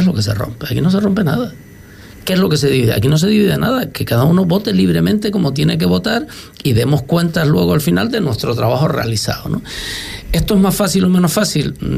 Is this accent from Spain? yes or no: yes; Canary Islands, Spain; Somos canarias